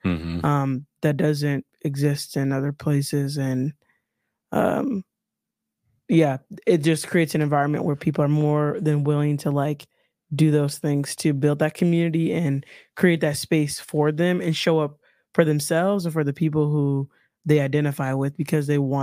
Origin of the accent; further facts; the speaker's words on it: Chicago, Illinois, United States; So growing up in Chicago, I can relate to that.